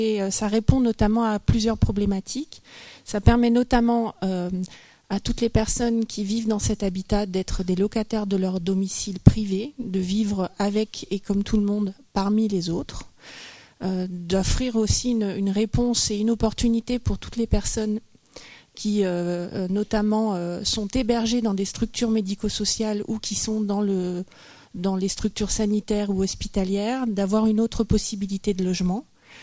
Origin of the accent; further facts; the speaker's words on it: Mulhouse, Grand Est, France; comme vous le savez, on vient de France. C'est la plus belle région du monde qui est l'Alsace et la ville de Mulhouse.